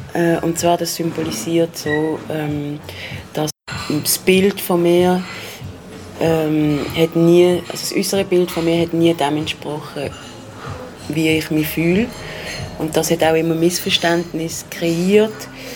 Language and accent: German; Basel, Basel-Stadt, Switzerland; ich bin 30 geworden, jetzt vor kurzem. Ich bin in Basel aufgewachsen, geboren. Im Moment wohne ich in Basel in einer Genossenschaft mit vielen Leuten, mit 4 Häusern